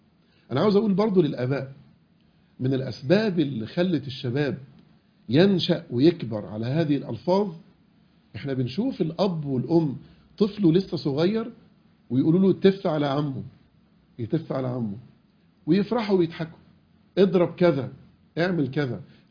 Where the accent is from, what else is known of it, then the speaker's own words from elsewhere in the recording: Egypt; احنا بنتكلم احنا كمصريين، احنا كعرب